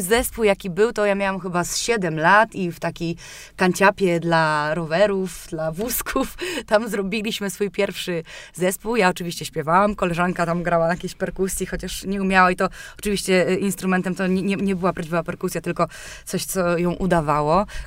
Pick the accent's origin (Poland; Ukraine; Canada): Poland; Gdynia, Pomeranian Voivodeship; now in Olsztyn, Poland; W 2004 roku przyjechałam tutaj z Gdyni do Olsztyna